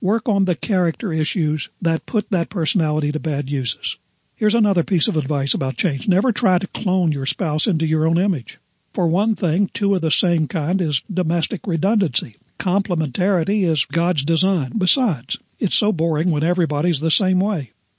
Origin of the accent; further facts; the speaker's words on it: West Virginia, United States; born there; I was born in the Depression era in a southern West Virginia coal mining camp, uglier than sin, rougher and rowdier than a Wild West town.